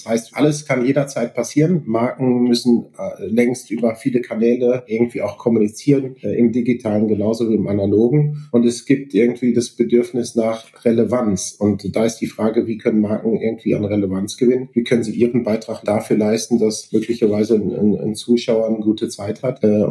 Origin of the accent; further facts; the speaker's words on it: Haltern am See, North Rhine-Westphalia, Germany; komme gebürtig aus NRW, aus Haltern am See